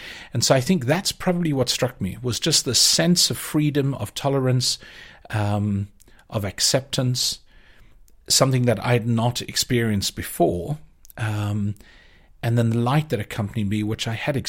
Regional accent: Johannesburg, Gauteng, South Africa; not that I'm originally from Cape Town, I'm originally from Johannesburg or suburban Johannesburg

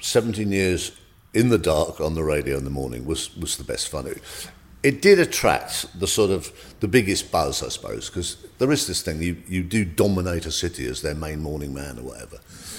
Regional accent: United Kingdom; I'm very British

